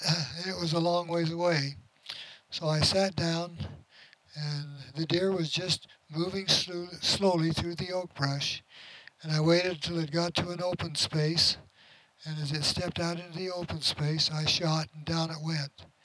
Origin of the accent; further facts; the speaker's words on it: Sandy, Utah, United States; Gibby was from Springville, Harold was from Salt Lake, and I was from Sandy.